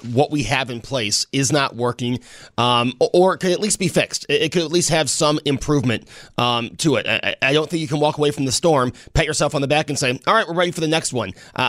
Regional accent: Buffalo, New York, United States; Oh, we're from Buffalo. I can drive through this.

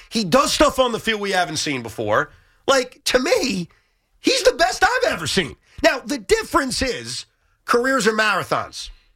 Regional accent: New York, United States; Mahomes passing Tom Brady as a New Yorker, as a Jet fan

